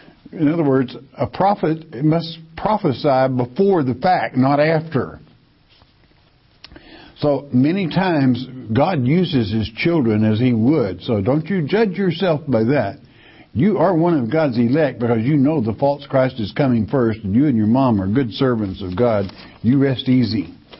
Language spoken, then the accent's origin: English; Arkansas, United States; I'm an American, but I'm also an Arkansan.